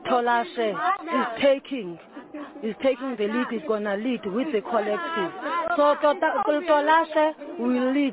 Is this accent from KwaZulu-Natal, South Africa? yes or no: no; Western Cape, South Africa; I'm from Western Cape in Poland.